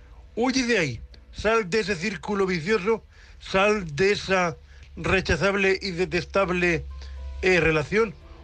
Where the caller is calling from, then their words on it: Murcia, Region of Murcia, Spain; de Murcia, vuestro cuponero invidente